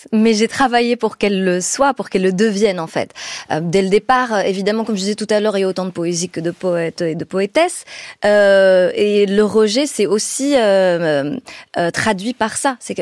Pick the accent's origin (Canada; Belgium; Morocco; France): Morocco; Par exemple, dans mon cas, comme je suis marocaine, je viens d'un certain milieu, j'ai donc ce parcours de migration